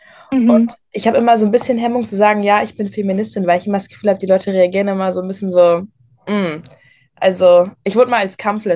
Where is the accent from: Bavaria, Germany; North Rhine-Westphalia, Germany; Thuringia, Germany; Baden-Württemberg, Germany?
North Rhine-Westphalia, Germany; Essen; ich bin auch 17 Jahre alt und ich komme aus Essen.